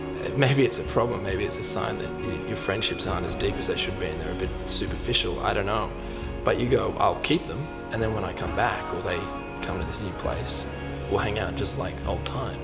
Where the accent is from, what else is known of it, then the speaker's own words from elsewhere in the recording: Brisbane, Queensland, Australia; also born or lived in Canberra / Nepal; I was born in Canberra. Don't hold that against me. But I don't actually have any memory of Canberra because then we moved to Brisbane and Brisbane was Brisbane. And then when I was about five, we moved to Nepal for about 3 years.